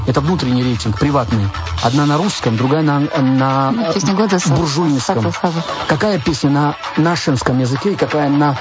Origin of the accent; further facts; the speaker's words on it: Kutaisi, Imereti, Georgia; Я из Кутаиси, да.